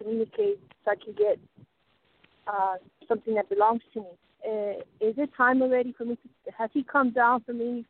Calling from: Arizona, United States

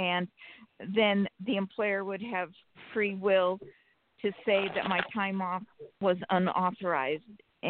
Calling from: Sacramento, California, United States; from Sacramento, California.

